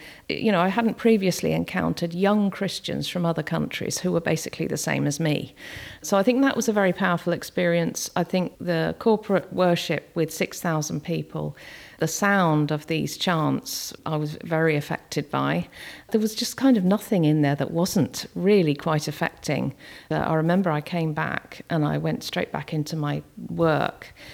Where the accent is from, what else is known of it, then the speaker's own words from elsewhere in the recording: South West England, United Kingdom; also born or lived in Hertfordshire / Buckinghamshire; at the moment I live in South Somerset, which is where I originally hail from. I spent a lot of my life living on the other side of the country in Hertfordshire and Buckinghamshire.